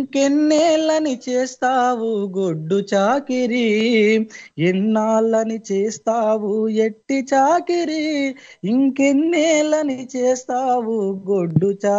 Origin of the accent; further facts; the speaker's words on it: Mahabubnagar, Telangana, India; సొంత ఊరు మహబూబ్ నగర్ అన్న, నగర్ కర్నూలు డిస్ట్రిక్ట్